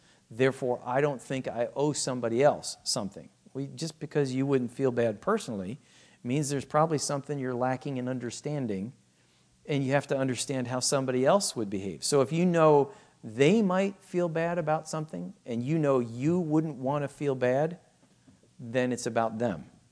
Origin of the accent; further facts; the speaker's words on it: United States; As an American, we know that there's an amendment that says that we're not to be indentured servants.